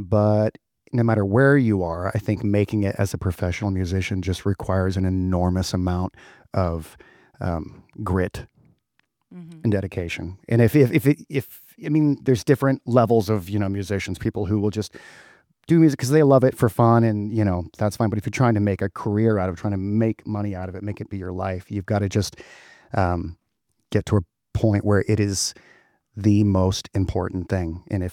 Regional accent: Georgia, United States; Okay, so born and raised in Georgia, we were pretty poor for sure.

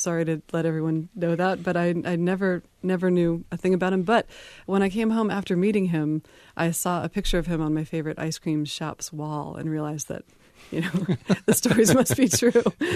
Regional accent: Chapel Hill, North Carolina, United States; I grew up in Chapel Hill. My parents are professors at UNC.

